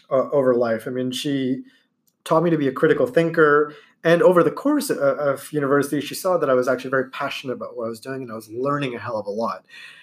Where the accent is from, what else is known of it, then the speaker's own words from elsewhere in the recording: India; it probably has more to do with the stereotypical trope that I'm Indian.